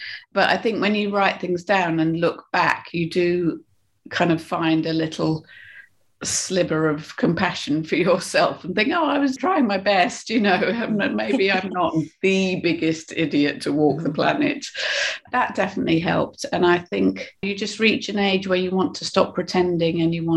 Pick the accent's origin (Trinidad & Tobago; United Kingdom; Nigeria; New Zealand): United Kingdom; And also, I think I'm British.